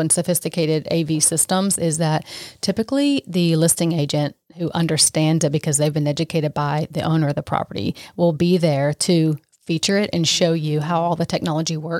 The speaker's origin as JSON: {"language": "English", "town": "Mooresville", "region": "North Carolina", "country": "United States", "said": "I am from Mooresville. And so the 28115 has definitely a special place in my heart for sure."}